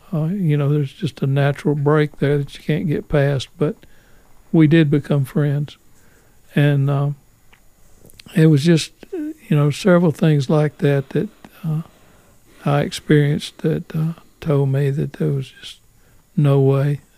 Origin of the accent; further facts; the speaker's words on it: Alabama, United States; And I thought, oh, Lord, I'm dead now because he knows I'm from Alabama.